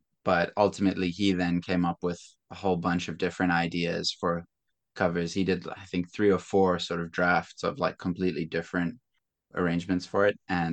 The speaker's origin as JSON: {"language": "English", "country": "Zimbabwe", "tie": "born or raised there", "said": "growing up in Zimbabwe, there's the music there that has, you know, I was hearing as a child and my whole upbringing."}